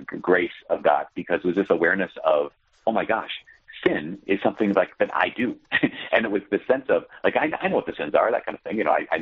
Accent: Brainerd, Minnesota, United States; also born or lived in Oak Park, Illinois; So as you mentioned in the intro, I grew up in Brainerd, Minnesota.

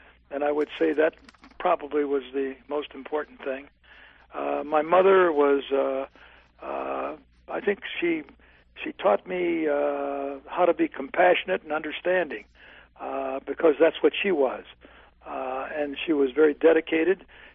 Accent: Akron, Ohio, United States; He was from Barberton, Ohio, and I was from Akron, which is only about 10 miles separates the two, or less.

